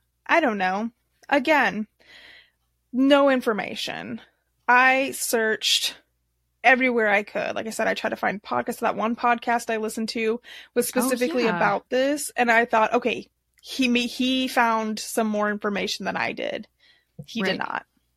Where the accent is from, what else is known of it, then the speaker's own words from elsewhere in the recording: Nebraska, United States; Which I don't know how I've been born and raised in Nebraska.